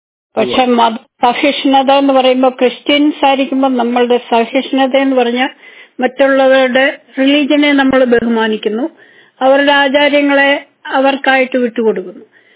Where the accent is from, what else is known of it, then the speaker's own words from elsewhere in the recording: Los Angeles, California, United States; I am from Los Angeles.